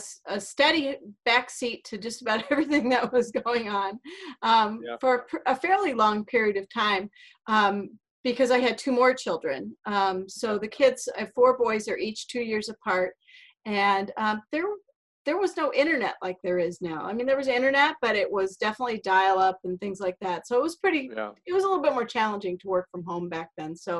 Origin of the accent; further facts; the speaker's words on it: Iowa, United States; also born or lived in Minnesota; now in Maine, United States; I'm a Midwestern girl at heart. I was raised in Iowa, born in Minnesota. So I've kind of lived everywhere now, and we've lived in Maine since 2004.